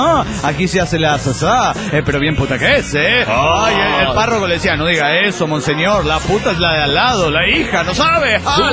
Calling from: Turmero, Aragua, Venezuela; de Turmero, Venezuela.

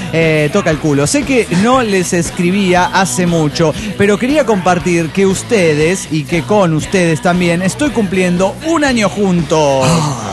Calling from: Cochabamba, Bolivia; Soy la ninfa de Cochabamba, Bolivia.

